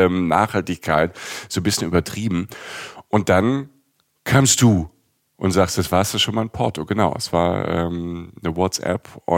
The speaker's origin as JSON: {"language": "German", "town": "Cologne", "region": "North Rhine-Westphalia", "country": "Germany", "said": "fragt er mich, wo ich herkomme. Ich sage Köln, Cologne, Colonia."}